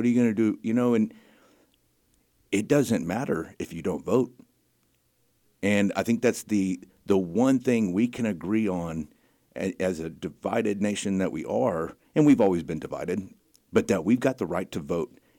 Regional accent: Texas, United States; For me, being born and raised in West Texas, water is it's just always going to be an issue.

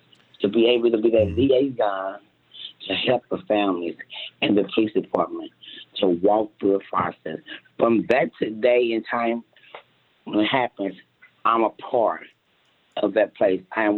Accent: Kansas City, Missouri, United States; As a mother, I've been born and raised in Kansas City. I never thought it would happen to me, but it did.

